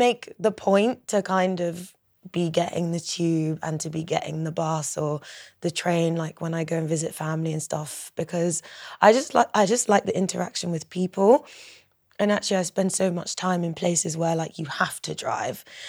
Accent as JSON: {"language": "English", "country": "Jamaica", "said": "I think he picked up on that I am Jamaican too."}